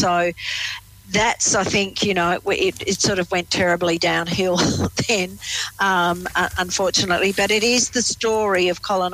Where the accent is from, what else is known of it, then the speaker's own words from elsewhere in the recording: England, United Kingdom; I'm English